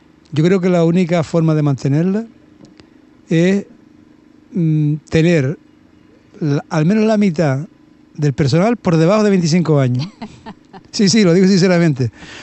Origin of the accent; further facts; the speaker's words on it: Canary Islands, Spain; nosotros podemos decir con mucho orgullo que afortunadamente no solo somos canarios en mayo y sí